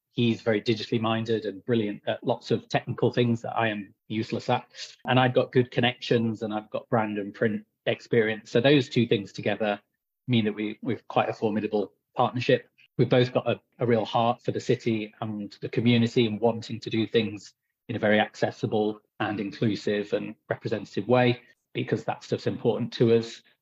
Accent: East Midlands, United Kingdom; now in Birmingham, United Kingdom; I'm from Nottinghamshire originally. I married into the Midlands in 2009. So I've been here 14 years. So it feels like home now, very much so.

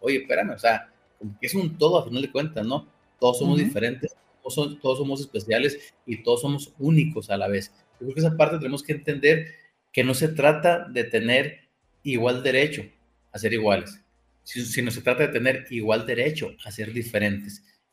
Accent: Chihuahua, Mexico; now in Mexico City, Mexico; Hoy estoy en la ciudad de Chihuahua, yo ya vivo en la Ciudad de México, pero llegamos allá en la ciudad de Chihuahua, donde somos de siempre, ¿no?

